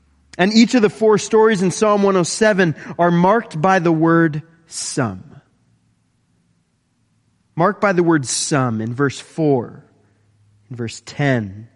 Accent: British Columbia, Canada; Well, I grew up in the Fraser Valley, and I've had my fair share of breathtaking hikes.

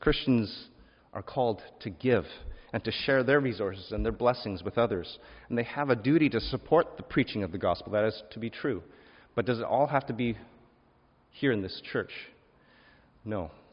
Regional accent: Calgary, Alberta, Canada; now in Vancouver, Canada; the same kind of problems that my hometown city, Calgary, is going through right now.

